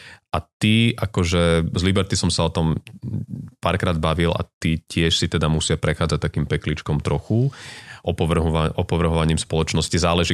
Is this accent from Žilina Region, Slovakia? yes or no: yes; Žilina Region, Slovakia; A my sme vyrastali, my sme sa normálne po lese naháňali, ja teda som pôvodne z Oravy